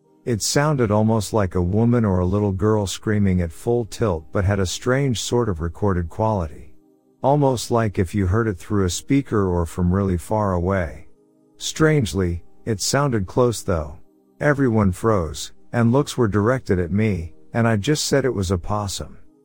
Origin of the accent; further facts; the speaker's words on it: Mesa, Arizona, United States; I grew up in Mesa, Arizona, near a small private airport called Falcon Field.